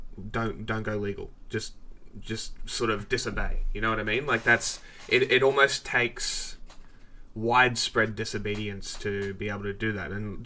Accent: Australia; the fact that the left keeps arguing for the state to take firearms from people just blows my mind as an Australian watching this happen, right?

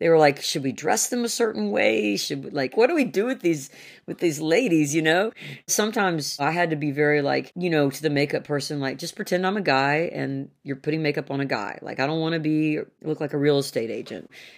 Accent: the South, United States; because I'm a Southerner.

